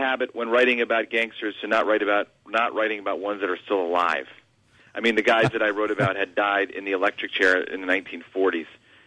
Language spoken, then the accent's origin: English; Illinois, United States; I grew up in on the North Shore of Chicago